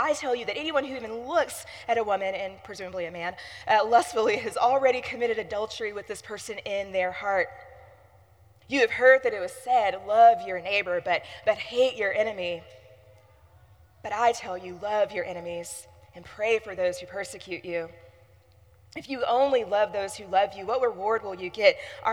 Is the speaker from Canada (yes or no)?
no; Michigan, United States; also born or lived in Providence, Rhode Island; When I moved here from Providence, Rhode Island, back to West Michigan, I brought back about 30 book boxes